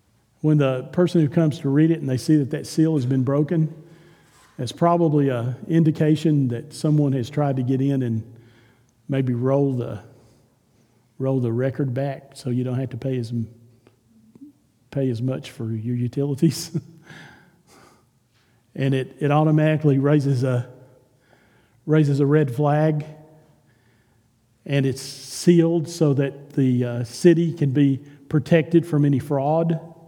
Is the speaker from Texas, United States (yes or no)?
yes; Texas, United States; accent: Texas; I always had a problem because of my Texas accent.